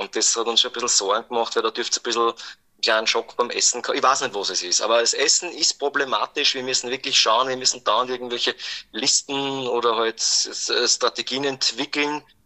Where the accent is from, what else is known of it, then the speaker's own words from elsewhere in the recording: Austria; als Österreicher